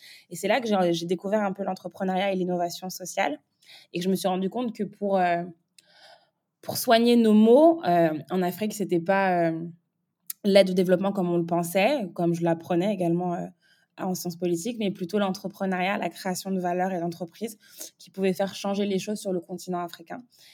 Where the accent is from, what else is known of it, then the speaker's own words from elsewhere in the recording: France; j'ai 29 ans, je suis franco-camerounaise. Je suis née, j'ai grandi en France, mais j'ai toujours une attache très, très, très forte avec mon pays, le Cameroun. Je suis mariée en Sénégalais. J'ai grandi entourée de plusieurs types de diasporas différentes